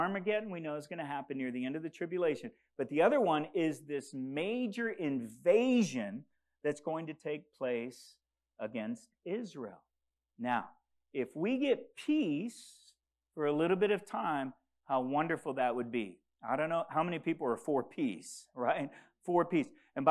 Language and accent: English; DR Congo; In where I grew up in the Congo, recently 70 Christians were beheaded by the Islamic State.